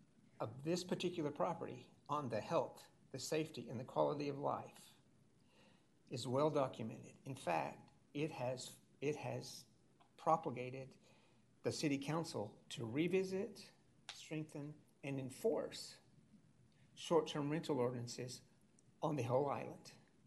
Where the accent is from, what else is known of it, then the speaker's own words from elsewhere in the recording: Texas, United States; I'm a Texan. I think use of property is what makes us Texans.